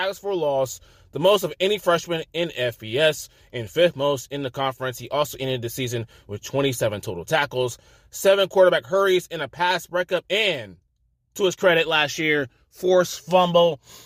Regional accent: Georgia, United States; He comes from my, originally comes from my home state. He's from Marietta, Georgia.

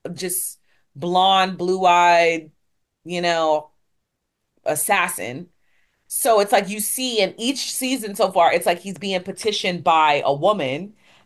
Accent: New York, United States; As a New Yorker, I hate when I can tell that actors and actresses are forcing an accent, especially one from the Northeast.

